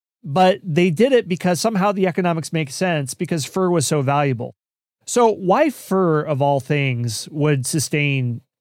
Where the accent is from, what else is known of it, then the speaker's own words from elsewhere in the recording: Iowa, United States; And I'm from Iowa. Our capital is Des Moines, which we mispronounce in the original French.